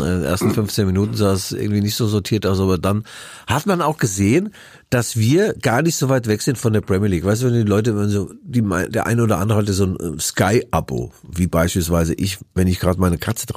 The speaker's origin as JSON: {"language": "German", "town": "Mainz", "region": "Rhineland-Palatinate", "country": "Germany", "said": "bei uns in Mainz"}